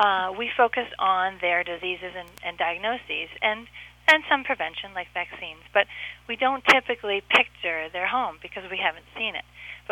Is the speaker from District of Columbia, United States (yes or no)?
yes; Washington, District of Columbia, United States; I grew up in Washington, D.C., when it was 90% African American.